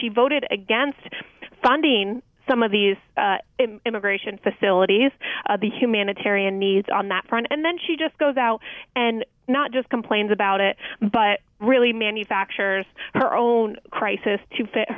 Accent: Connecticut, United States; I grew up in Connecticut in the same town as Christine Lilly

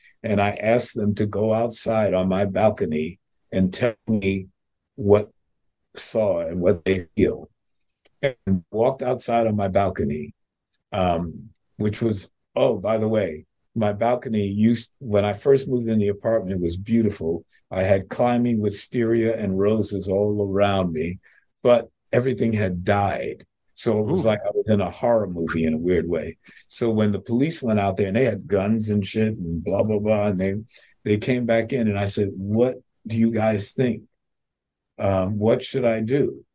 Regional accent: New York, United States; now in Miami, United States; Dude, I'm a New Yorker. What do you mean if I'm ever in New

